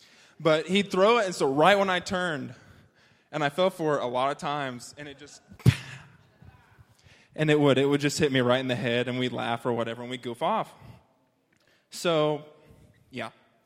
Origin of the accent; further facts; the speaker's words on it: Nebraska, United States; I am from Nebraska.